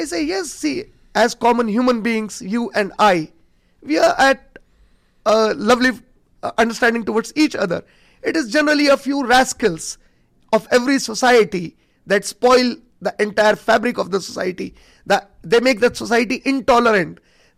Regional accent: India; Yeah, I tell them, you know, I'm from India and I'm visiting here.

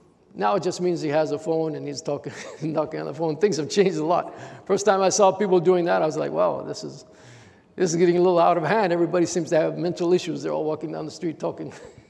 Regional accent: United States; for a lot of kids growing up in the United States, that was their dream, like yours truly.

